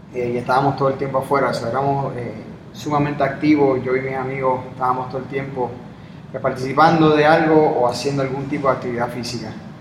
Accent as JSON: {"language": "Spanish", "town": "Carolina", "country": "Puerto Rico", "tie": "born or raised there", "said": "me crié en un área en Carolina donde, pues, era, en esos tiempos había mucho campo, había mucha área verde"}